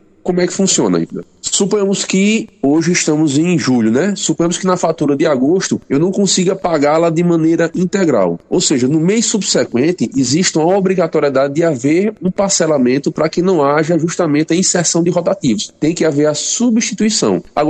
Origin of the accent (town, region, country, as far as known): Brazil